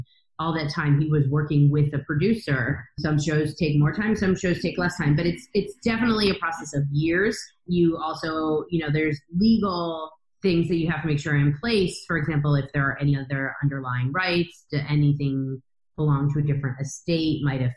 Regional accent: East Coast, United States; I grew up on the East Coast, so I moved back to New York, which is obviously the mecca of Broadway and all things theater.

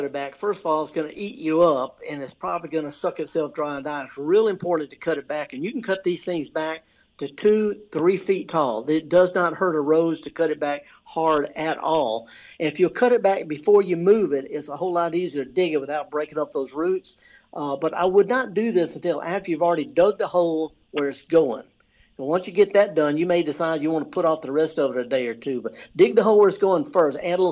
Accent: Indianola, United States; I'm from Indianola.

